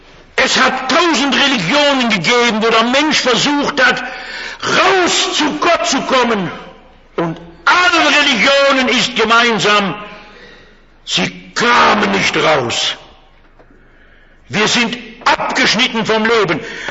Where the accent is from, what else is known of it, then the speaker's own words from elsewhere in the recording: North Rhine-Westphalia, Germany; Sehen Sie, ich komme aus dem Ruhrgebiet. Da gibt es Bergwerke.